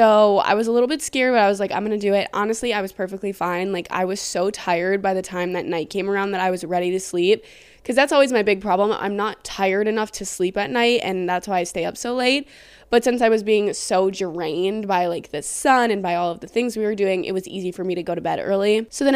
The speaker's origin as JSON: {"language": "English", "region": "Wisconsin", "country": "United States", "said": "Like I'm from Wisconsin, I live in Wisconsin."}